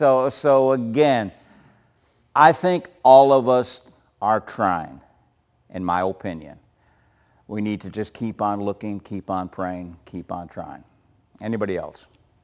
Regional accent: Illinois, United States; No one cares that I came from Illinois. No one cares when I started preaching.

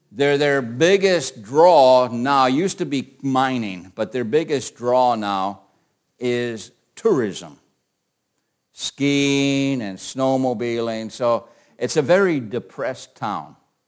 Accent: Ironwood, Michigan, United States; born there; I was born in Ironwood, Michigan. I don't know if you know where that is. That's a little rinky-dink town way up in the upper peninsula of Michigan.

